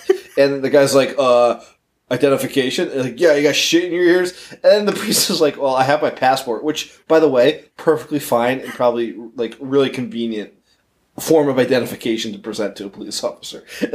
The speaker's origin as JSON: {"language": "English", "country": "United States", "said": "Which, as an American, I have never given a shit."}